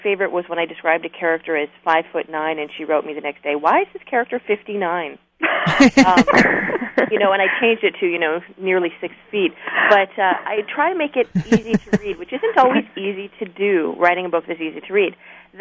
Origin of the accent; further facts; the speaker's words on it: Canada; now in United States; I'm new to America. I've lived here for many years. I'm only a new American. So, you know, I come originally from Canada